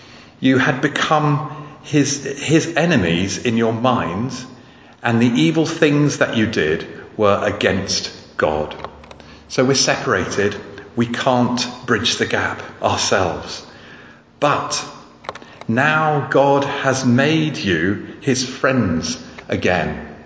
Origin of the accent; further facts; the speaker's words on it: Kenya; When I grew up in Kenya, I was so proud that African elephants hadn't been domesticated.